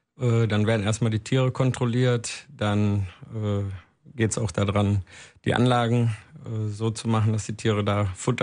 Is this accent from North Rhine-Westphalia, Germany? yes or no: yes; Cologne, North Rhine-Westphalia, Germany; Also im Kindergarten habe ich schon Elefanten gemalt und ich bin direkt am